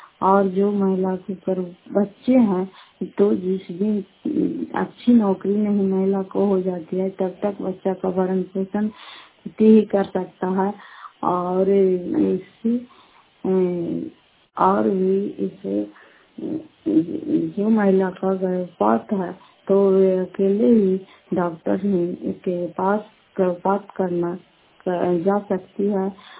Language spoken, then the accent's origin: Hindi; Nalanda, Bihar, India; घर फतेहपुर पंचायत मुखरौता जिला नालंदा कराचा ब्लॉक की निवासी हूँ